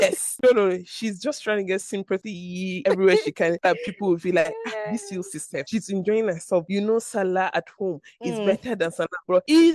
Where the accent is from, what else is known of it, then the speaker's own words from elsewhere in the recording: Maiduguri, Borno, Nigeria; But I think this is my worst because I grew up in Maiduguri.